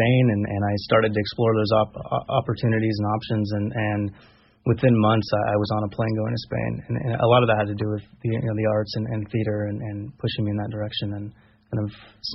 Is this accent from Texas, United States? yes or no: no; Davis, California, United States; also born or lived in Seattle; I was born and raised in Davis and went to Davis High.